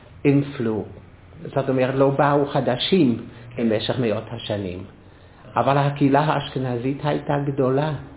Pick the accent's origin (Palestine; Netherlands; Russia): Netherlands; Amsterdam, North Holland; now in Israel; מאמסטרדם.